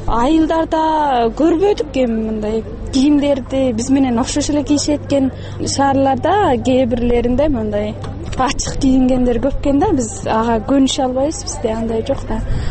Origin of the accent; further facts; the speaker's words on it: Kizilsu, Xinjiang, China; Кызылсуудан келгенбиз да чогубуз менен. Анан Үрүмчүдө окуйбуз баарыбыз бир университетте.